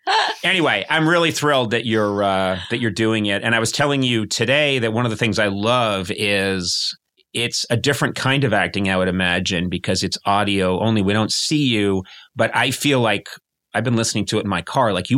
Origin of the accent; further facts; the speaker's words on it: United States; and I know this probably can't happen because I'm not a British citizen